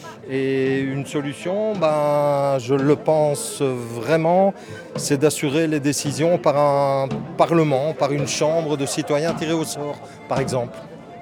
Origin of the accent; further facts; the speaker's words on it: Chastre, Wallonia, Belgium; Je viens de Chastres, pas très loin de Jean Blou.